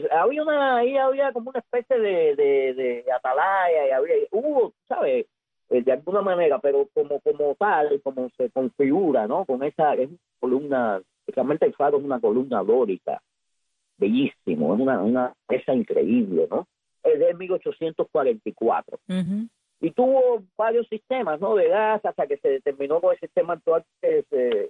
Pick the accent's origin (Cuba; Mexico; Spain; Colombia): Cuba; Havana; yo soy habanero del Vedado, de Cojima. En el Vedado se oye el cañonazo.